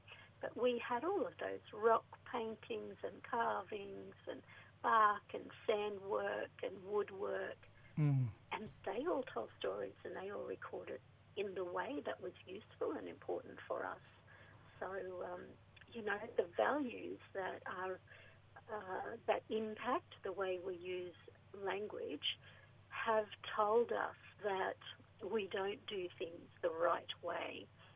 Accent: Northern Territory, Australia; I'm from the Barkly Tablelands in the Northern Territory. I'm Gurangi Wakaya and Kalkaroon. So across into Queensland area now, around Camarwell and Mount Isa.

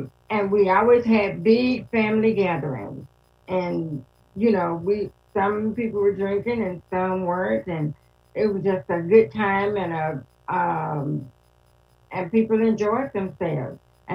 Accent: Tyler, Texas, United States; born there; now in Dallas, United States; So I want to say … I live in Dallas, Texas. I was born in Tyler, Texas, so I'm a Texas girl all my life.

